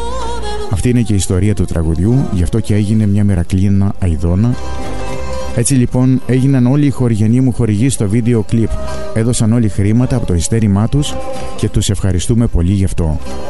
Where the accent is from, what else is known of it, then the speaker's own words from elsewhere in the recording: Zoniana, Crete, Greece; στα Ζωνιανά στο χωριό μου, εκεί που το έγραψα το τραγούδι στο βουνό του χωριού μου, σε ένα μητάτο